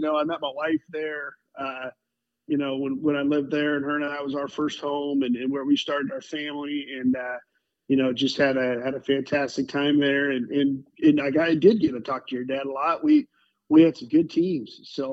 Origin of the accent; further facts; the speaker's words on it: Illinois, United States; And then as a kid, I grew up in the Lincoln Trail.